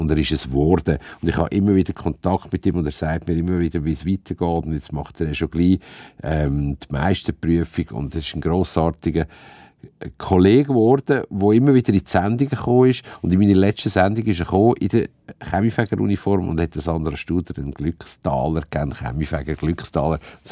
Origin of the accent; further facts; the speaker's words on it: Switzerland; Es ist ein Tabu bei uns in der Schweiz.